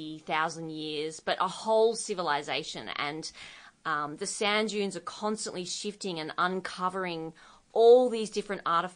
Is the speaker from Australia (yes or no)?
yes; Australia; So as an Australian in particular